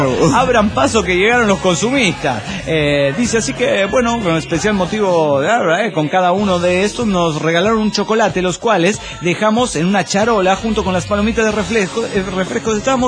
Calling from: New York, United States; de New York.

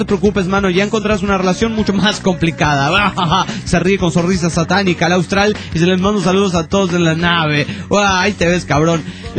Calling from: Potosí, Bolivia; de la Vía Imperial de Carlos V de Potosí, en Bolivia.

